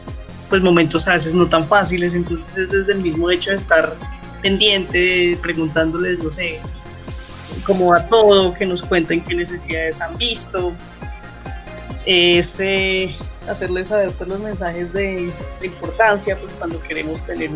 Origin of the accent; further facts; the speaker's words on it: Bogotá, Colombia; en su mayoría seguimos siendo bogotanas